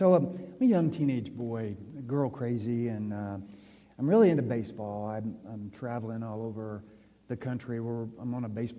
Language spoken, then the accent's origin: English; Oklahoma, United States; I grew up in Oklahoma, so I'm an Oklahoma Sooner fan.